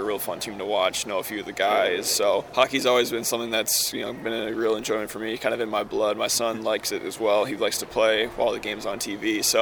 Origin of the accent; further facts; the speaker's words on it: St. Louis, Missouri, United States; now in Tampa, United States; I grew up in St. Louis, so I was a big Blues fan. I was younger. That's how I originally got into hockey.